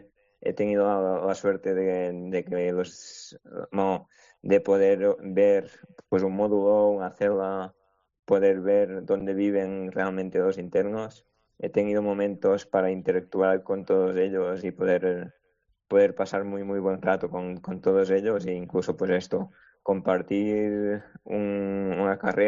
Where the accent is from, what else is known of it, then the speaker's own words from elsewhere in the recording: Igualada, Catalonia, Spain; hicimos una estrena en mi pueblo, en Igualada